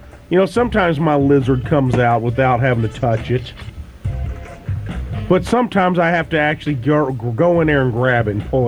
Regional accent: Ohio, United States; Notice how I said wash, even though I'm from Southern Ohio.

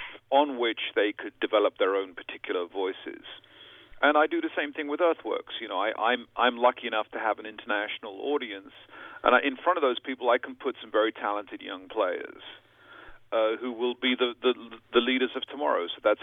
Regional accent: United Kingdom; I like to play my home country much more than … ever did.

